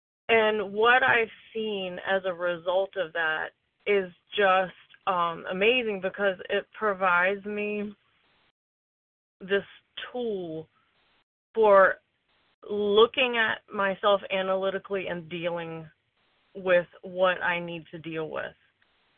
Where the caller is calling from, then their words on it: Virginia, United States; from Virginia.